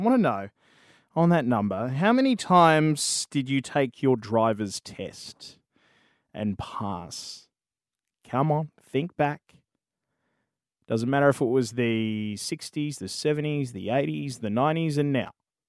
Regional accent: Cannington, Western Australia, Australia; I grew up in Cannington.

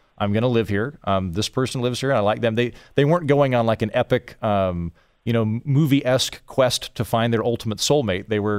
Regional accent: Oklahoma, United States; A lot of my growing up in Oklahoma, the friends that I have that are from small towns that stayed there

